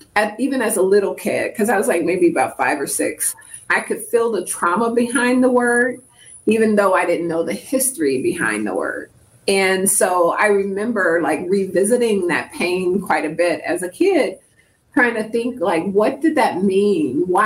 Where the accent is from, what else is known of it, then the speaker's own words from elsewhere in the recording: Detroit, Michigan, United States; I grew up in Detroit, and Detroit is predominantly a Black city.